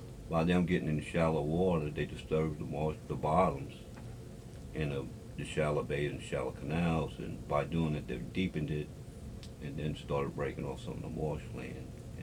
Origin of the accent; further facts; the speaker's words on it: Louisiana, United States; I was born in South Plaquemines Parish 52 years ago, and today I'm still residing in Plaquemines Parish.